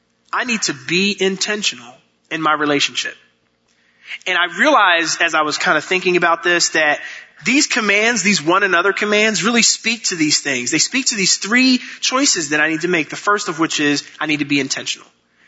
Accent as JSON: {"language": "English", "town": "Philadelphia", "region": "Pennsylvania", "country": "United States", "said": "Told him I was from Philadelphia."}